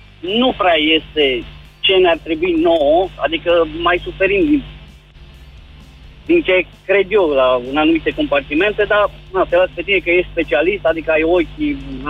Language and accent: Romanian; Giurgiu, Giurgiu County, Romania; Sunt din Giurgiu și...